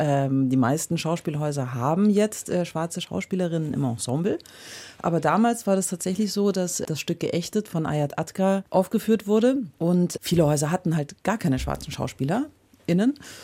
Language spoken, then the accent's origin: German; Berlin, Germany; ich bin in Berlin auch groß geworden.